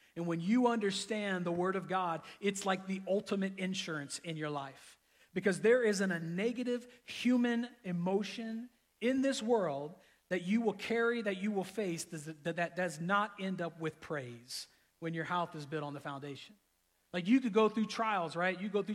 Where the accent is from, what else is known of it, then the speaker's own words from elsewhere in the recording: Florida, United States; Now, I grew up in Florida, so I totally get this analogy. I'm familiar with storms. I'm familiar with hurricane winds.